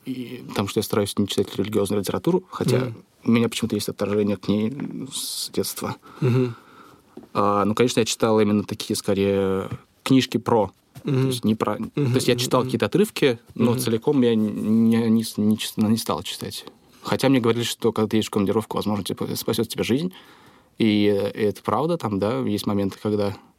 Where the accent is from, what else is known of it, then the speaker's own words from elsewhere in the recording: Moscow, Russia; я вырос там в Чертаново, да, и... То есть моя семья довольно интеллигентная, то есть папа там программист, мама учитель.